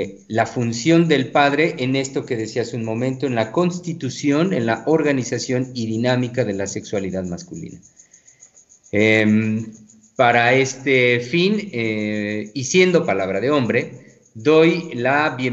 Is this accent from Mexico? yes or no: yes; Mexico City, Mexico; quienes somos de la Ciudad de México, quienes ahí nacimos, crecimos, vivimos, bueno, yo ahorita no tanto